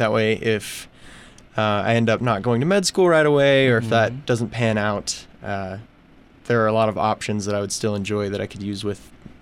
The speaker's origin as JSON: {"language": "English", "town": "Kuna", "region": "Idaho", "country": "United States", "said": "I'm originally from Cuna, Idaho, which is a little, used to be a little farm town outside of Boise."}